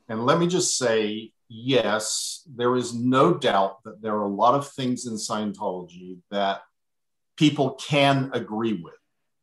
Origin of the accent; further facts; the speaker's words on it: Adelaide, South Australia, Australia; Our next door neighbor, as a matter of fact, went from my hometown of Adelaide to Melbourne to see Hubbard do these lectures